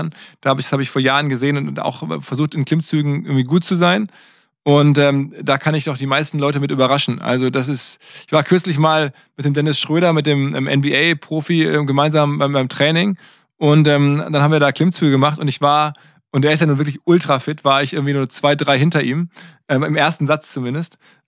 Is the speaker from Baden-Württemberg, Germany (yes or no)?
no; Essen, North Rhine-Westphalia, Germany; now in Hamburg, Germany; Naja, ich bin ja in Essen groß geworden, im Ruhrgebiet.